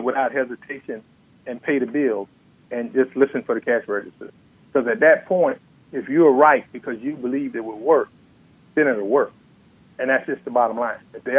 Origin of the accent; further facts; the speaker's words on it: Jacksonville, Florida, United States; And, you know, I'm from Jacksonville, Florida. I went to Davidson College in North Carolina there.